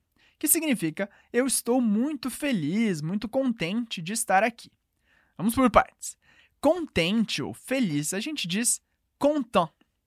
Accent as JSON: {"language": "Portuguese", "country": "Brazil", "tie": "born there", "said": "mais moi je suis né au Brésil. Bon … Os meus pais são franceses, mas eu nasci no Brasil. Je parle português, espanhol et anglais. Eu falo português, espanhol e inglês."}